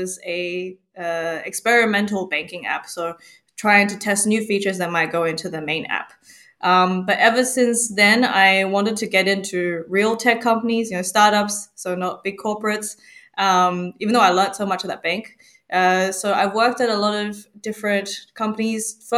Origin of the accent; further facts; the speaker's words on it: Australia; So how I got started in it, which was about 5 years ago, is I'm originally from Australia.